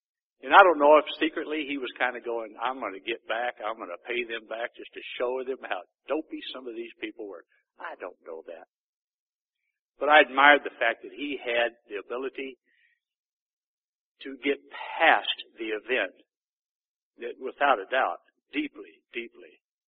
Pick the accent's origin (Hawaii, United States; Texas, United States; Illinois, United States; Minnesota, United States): Texas, United States; I've already mentioned that I'm a Texican. Well, you know, you can't be born and raised in Texas and not have that be an impact in your life.